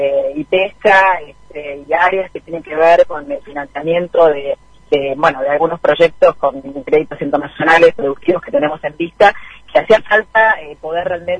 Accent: Argentina; yo la verdad es que como dirigente argentina también me gustaría

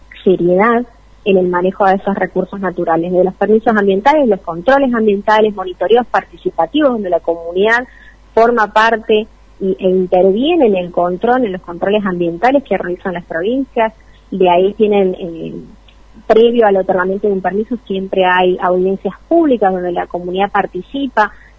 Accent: Catamarca, Argentina; yo tengo la experiencia, por supuesto, porque soy de Catamarca y mi corazón está un poquito ahí

